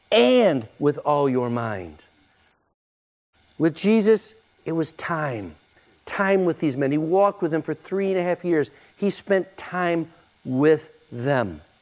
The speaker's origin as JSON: {"language": "English", "country": "United States", "said": "99% of my life has been spent in the West. And I'm an American."}